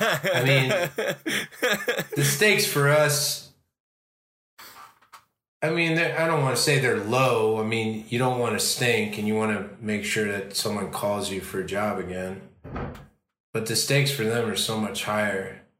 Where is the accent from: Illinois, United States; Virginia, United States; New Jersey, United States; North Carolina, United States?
Illinois, United States; Chicago; because I'm from Chicago, or I started acting in Chicago anyway